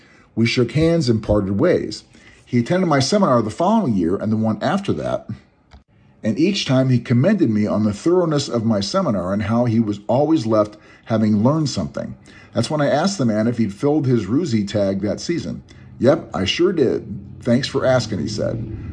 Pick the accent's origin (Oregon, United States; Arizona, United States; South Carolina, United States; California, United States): Oregon, United States; I've learned a lot since my first Roosevelt elk hunt in the early 1980s in my home state of Oregon